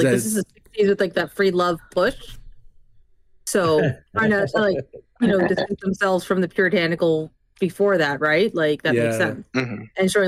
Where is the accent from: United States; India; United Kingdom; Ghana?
United Kingdom; stop looping me into this just because I'm British, you know?